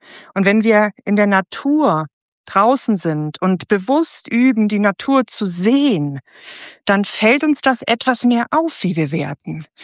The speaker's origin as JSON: {"language": "German", "region": "Lower Saxony", "country": "Germany", "said": "Ich komme ja eigentlich aus der Gegend von Hamburg, genau genommen aus der Nähe von Buxtehude. Also ich bin ein Nordkind und ein Stück weit habe ich auch einen Bezug zum Meer dadurch."}